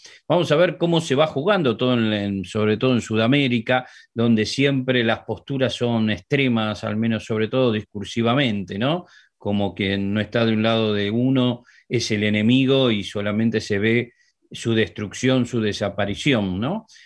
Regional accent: Argentina; podemos olvidar de nosotros, la República Argentina, ¿no? Porque somos un país, aunque no nos veamos como andinos, somos un país importantísimo dentro de lo que es la Cordillera de los Andes

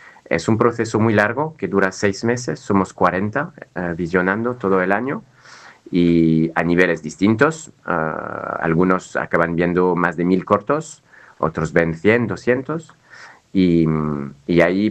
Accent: United Kingdom; now in France; soy británico, pero llevo viviendo en Francia desde hace muchos años

